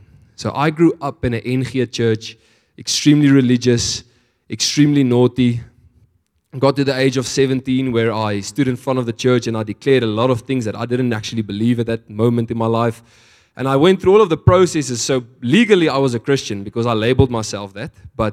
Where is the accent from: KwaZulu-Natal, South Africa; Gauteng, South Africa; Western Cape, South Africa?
KwaZulu-Natal, South Africa; Winterton; my hometown, Winterton, in the Drakensberg Mountains. And if for those of you who don't know, it's an extremely religious town. Like, very small town.